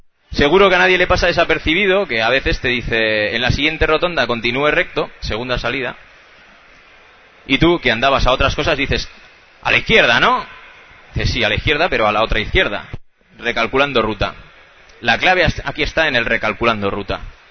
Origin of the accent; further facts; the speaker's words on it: Castilla-La Mancha, Spain; Mi pueblo es un pueblecillo muy pequeño de Guadalajara que no llega a 65 habitantes.